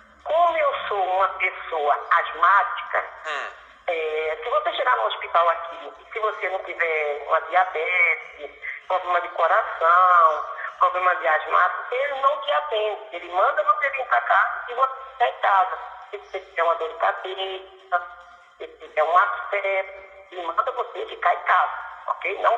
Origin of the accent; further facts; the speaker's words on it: Sítio Contenda, Paraíba, Brazil; Eu sou do Sítio Contenda. … da dona Celina lá do Sítio Contenda.